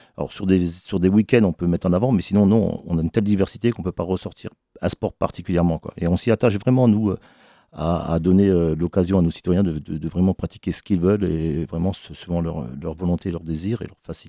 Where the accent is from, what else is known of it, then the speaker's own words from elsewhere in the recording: Grand Est, France; born there; Donc je suis né en Moselle, mon papa était parti travailler en sidérurgie